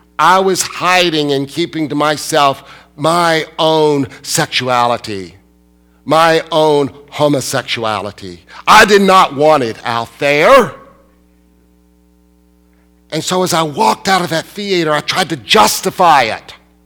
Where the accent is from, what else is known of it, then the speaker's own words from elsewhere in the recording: Alabama, United States; And you see, I'm from Alabama. Selma, Alabama. I lived less than 75 miles from Selma, Alabama.